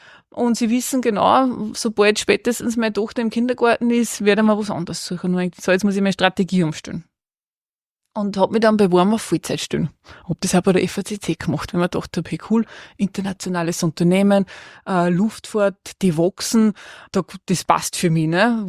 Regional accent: Upper Austria, Austria; born there; moved away as an adult; now in Vienna, Austria; ich bin gebürtige Innviertlerin, bin zum Studium wie so viele nach Wien, habe in Wien dann mein Studium an der Wirtschaftsuni beendet

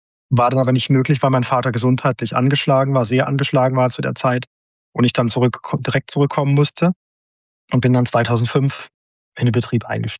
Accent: Freiburg, Baden-Württemberg, Germany; born there; Ich bin geboren in Freiburg.

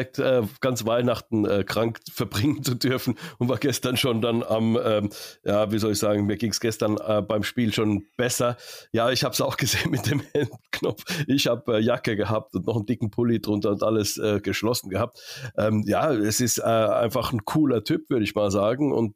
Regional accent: Finland; Natürlich, Finnland ist immer groß bei mir, meine Heimat.

